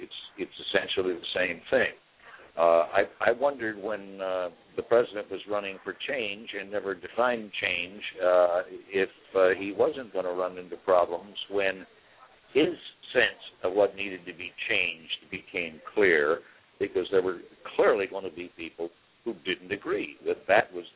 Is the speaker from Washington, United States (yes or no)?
yes; Washington, United States; if you go home to my home state today and ask anybody under 40 if they have ever heard of Scoot Jackson or Warren Magnuson